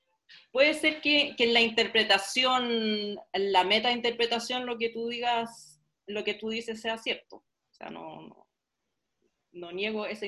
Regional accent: Chile; como soy chilena, por supuesto que también puse mucha atención a lo que pasaba con Chile

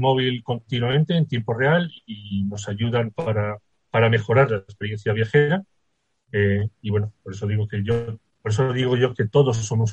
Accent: Santander, Cantabria, Spain; moved away as an adult; nací en Santander hace muchos, muchos años, y he vivido pues mis primeros 27 años allí, hasta que terminé la mili y me fui a trabajar a Madrid.

